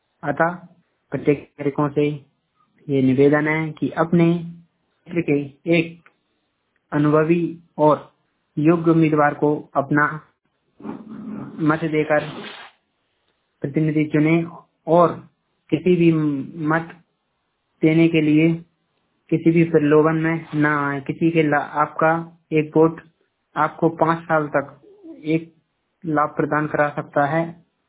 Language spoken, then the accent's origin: Hindi; Shivpuri, Madhya Pradesh, India; मैं शिवपुरी के मनिया क्षेत्र का रहने वाला हूँ।